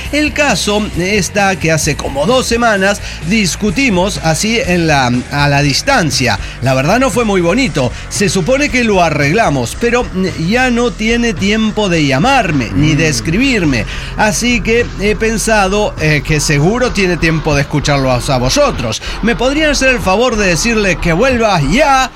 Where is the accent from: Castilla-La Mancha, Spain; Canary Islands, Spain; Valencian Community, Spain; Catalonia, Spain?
Catalonia, Spain; Barcelona; Barcelona, Cataluña, España.